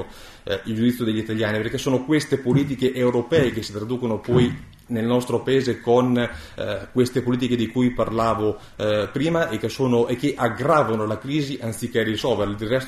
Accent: Emilia-Romagna, Italy; Io vengo appunto dalla Bassa Emilia, dal territorio colpito dal terremoto

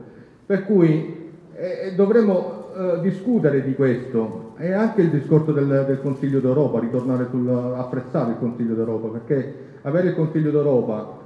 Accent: Brindisi, Apulia, Italy; vengo da Brindisi, della rete pugliese

